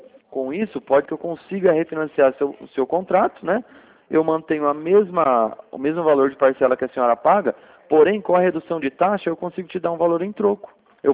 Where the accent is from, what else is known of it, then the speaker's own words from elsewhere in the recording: Cordeirópolis, São Paulo, Brazil; Eu sou de Cordeirópolis. Eu sou de Cordeirópolis. A gente fala da central de Limeira, né? Mas a gente está locado aqui em Cordeirópolis.